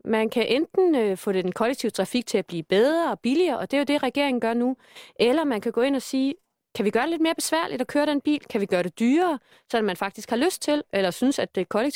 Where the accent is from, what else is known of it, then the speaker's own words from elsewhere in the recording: Copenhagen, Capital Region of Denmark, Denmark; jeg står som borgmester i København. Og som københavner, som SF'er, der har kæmpet for det her i 15 år